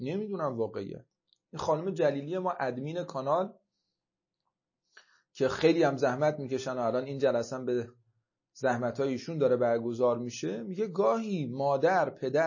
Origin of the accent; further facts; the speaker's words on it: Bandar Abbas, Hormozgan, Iran; من بچه بندرعباسم